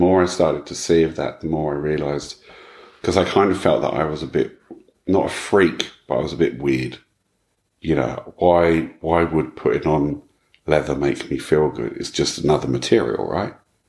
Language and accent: English; England, United Kingdom; I grew up in England